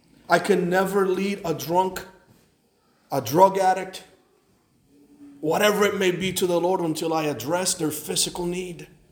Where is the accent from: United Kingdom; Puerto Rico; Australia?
Puerto Rico; Now we're from Puerto Rico, so we try to go as many times as we can.